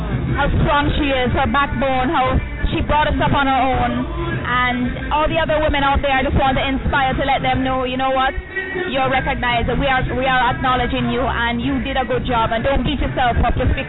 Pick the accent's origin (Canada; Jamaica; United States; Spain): Jamaica; accent: Jamaican; I used to feel very conscious of my Jamaican accent as a child growing up, and being in a North American school